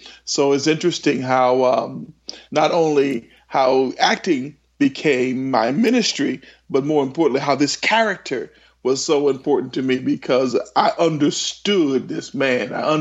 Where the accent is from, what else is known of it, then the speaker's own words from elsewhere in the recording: Los Angeles, California, United States; No, I'm from Los Angeles, California. I'm from a huge family.